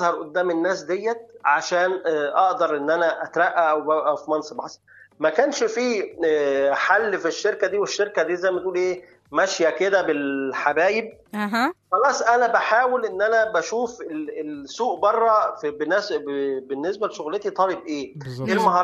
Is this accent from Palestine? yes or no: no; Egypt; احنا عندنا في مصر مش يعني مش الثمان ساعات بيبقوا شغل